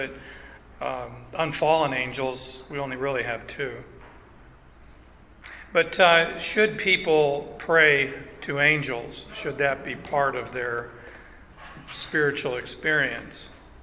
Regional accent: Arizona, United States; I grew up in Arizona. I saw it snow one time.

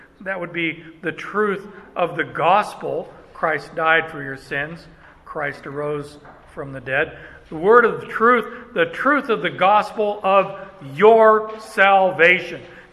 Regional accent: Canada; Now, when I did this as a kid, being Canadian

